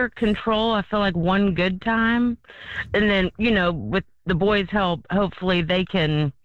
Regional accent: Douglasville, Georgia, United States; from Douglasville. I've been here my whole life.

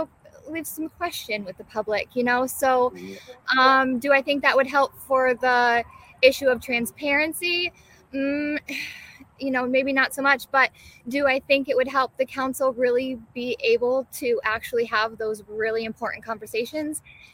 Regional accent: Muskegon Heights, Michigan, United States; No, I am from Muskegon Heights.

